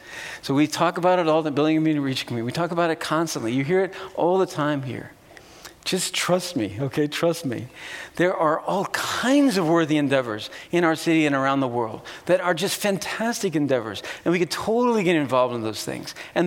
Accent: Indianapolis, Indiana, United States; I missed this when I was growing up in Indianapolis. I grew up in church world in Indianapolis.

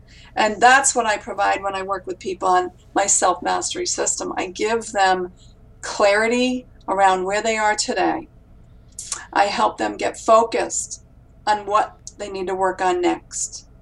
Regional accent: Warwick, Rhode Island, United States; I came from the East Coast of the United States, from a small town called Warwick, Rhode Island. And I like to say I grew up with a lot of loud Italians and crazy Irish people.

